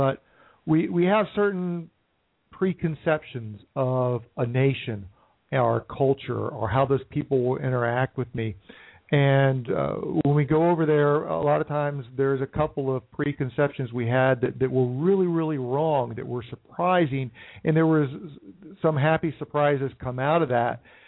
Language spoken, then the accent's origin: English; United States; accent: American; I can read a pretty good monument French, but my American accent is absolutely horrible.